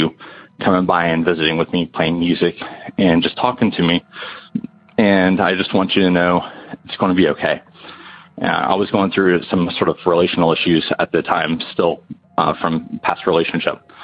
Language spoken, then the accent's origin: English; North Carolina, United States; I'm from North Carolina